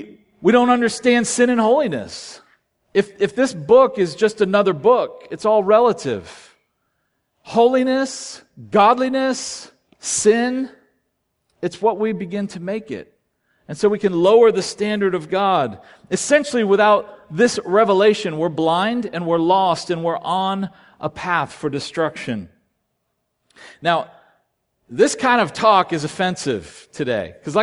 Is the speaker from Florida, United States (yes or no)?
yes; Daytona Beach, Florida, United States; But I grew up in Daytona Beach, Florida. Growing up on the East Coast, I always knew the beach was on my east